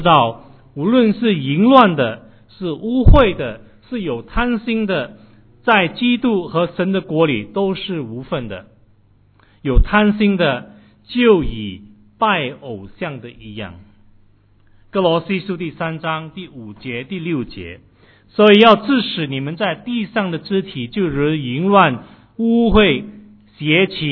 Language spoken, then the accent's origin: Chinese; China; 特别是我们中国人，我们来到这一个地方，这一个自由的国家